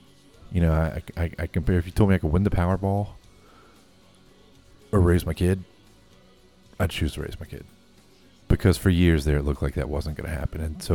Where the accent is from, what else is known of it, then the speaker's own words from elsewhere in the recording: Slidell, Louisiana, United States; All right, so I was born and raised in Slidell, Louisiana.